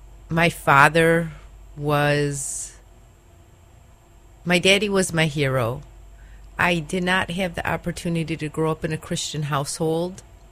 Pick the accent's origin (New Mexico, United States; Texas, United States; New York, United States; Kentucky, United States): New York, United States; Hilton; I grew up in upstate New York in a little town. It's actually called the village of Hilton.